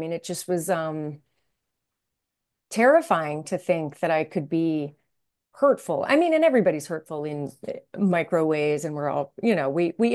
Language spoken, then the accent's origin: English; Miami, Florida, United States; also born or lived in Boston; I am originally from Miami, Florida, but yes, as you mentioned, I was moved around quite a lot.